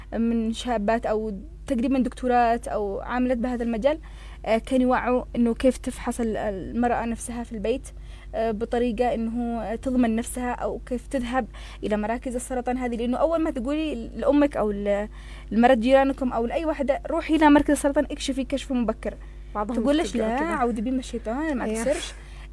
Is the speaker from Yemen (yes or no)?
yes; Yemen; إحنا كشعب يمني أو كمجتمع